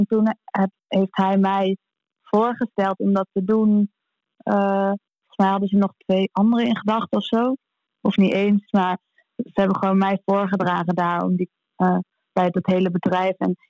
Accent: Amsterdam, North Holland, Netherlands; we als Amsterdammer en als Ajax-ziet heel trots zijn

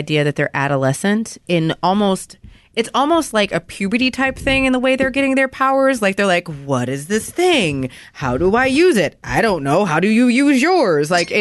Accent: Louisiana, United States; accent: Louisiana; I'm from Louisiana, so my accent is probably going to come out in a second.

